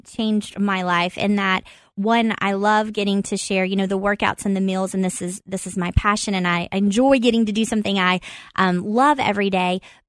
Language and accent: English; Corbin, Kentucky, United States; Well, yeah, it's a small town, and it was life growing up was true to that, like a small town feel.